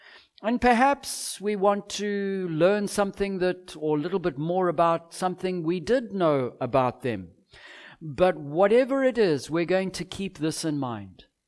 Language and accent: English; Zimbabwe; I grew up in Zimbabwe, so maybe you're not quite like me.